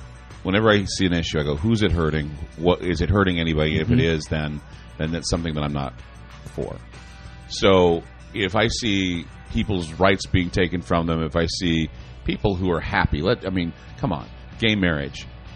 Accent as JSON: {"language": "English", "region": "Utah", "country": "United States", "tie": "born or raised there", "said": "the reason why I know this is because I was raised in Utah, and that's how the Mormons operate."}